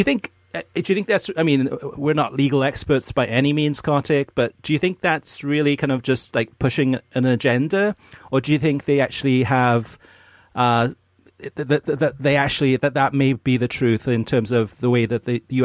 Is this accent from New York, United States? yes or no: yes; Rochester, New York, United States; As an American, I grew up with sports and parental encouragement. At the time, my high school in Rochester, New York, did not have American football